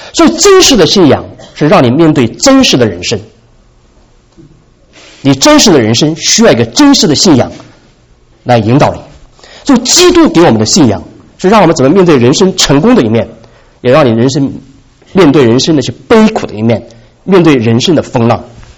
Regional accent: China; 我们是中国人呢

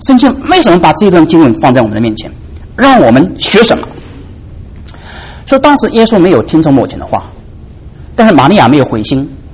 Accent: China; 就按照我们中国人来讲，就是很注重声誉的一个社会。什么意思呢？比方说在我们中国很多的乡下啊，还存在这样的一个传统。

